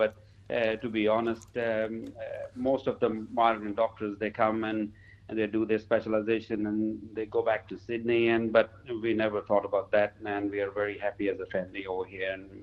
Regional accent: Lahore, Punjab, Pakistan; English is a second language; moved away as an adult; now in Australia; I'm originally from Pakistan, from a city called Lahore, very densely populated and very, very busy. And I did my actual graduation in medicine over there. So I lived in Sydney for a while before I decided to come to rural practice

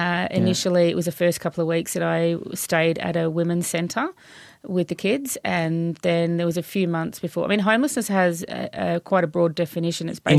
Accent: Kalgoorlie, Western Australia, Australia; also born or lived in Canberra; but I was raised on Noongar country, and we lived in Kalgoorlie until I was about three, and then we actually moved to Canberra. And I did all of my primary school years there. And then when I was about 12, we moved back over to Western Australia, reconnected with family.

